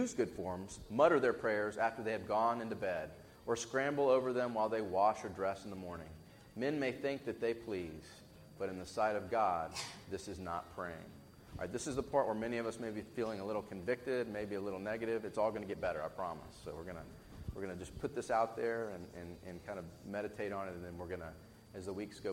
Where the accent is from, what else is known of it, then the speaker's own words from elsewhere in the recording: Texas, United States; I'm from Texas, so this is, I kind of like the first part of this quote.